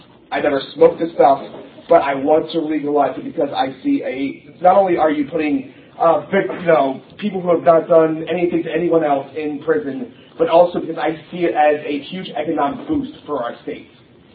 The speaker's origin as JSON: {"language": "English", "town": "Dundalk", "region": "Maryland", "country": "United States", "said": "Like I said, I'm from Dundalk. I'm a long-time resident from there."}